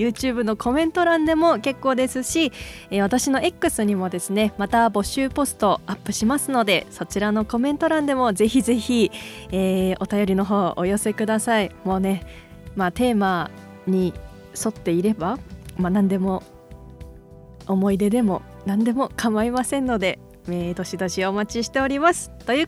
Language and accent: Japanese; Asahikawa, Hokkaido, Japan; moved away; 私地元北海道の襟裳岬に